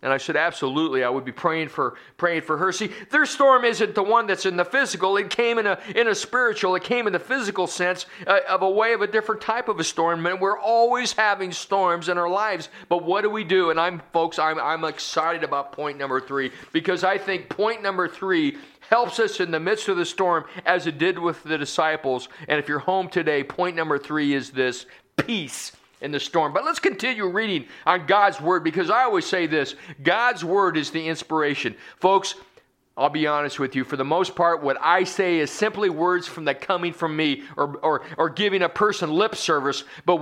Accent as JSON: {"language": "English", "town": "Oskaloosa", "region": "Iowa", "country": "United States", "said": "I'm from Oskaloosa, and we had just what I would call the tail of the storm."}